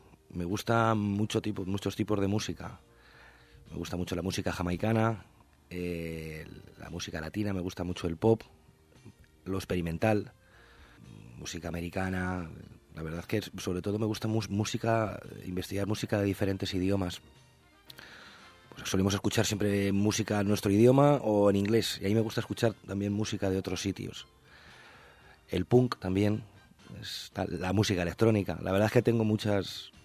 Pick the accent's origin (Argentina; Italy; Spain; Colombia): Spain; Madrid, Community of Madrid; moved away; Pues yo soy de Madrid, pero hace 12 años que estoy aquí